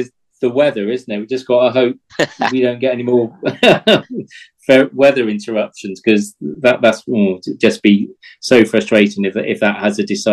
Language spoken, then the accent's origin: English; England, United Kingdom; The Australians always, for me anyway, being English, I suppose antagonism with the Australians